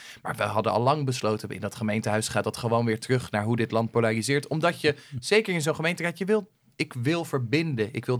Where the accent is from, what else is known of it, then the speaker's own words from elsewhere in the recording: Beemster, North Holland, Netherlands; Ik kom uit de Beemster